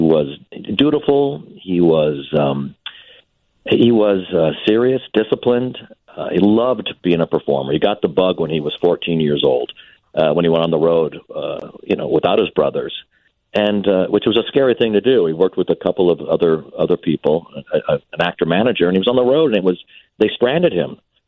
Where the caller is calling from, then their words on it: Los Angeles, California, United States; You know, I'm calling you from Los Angeles right now.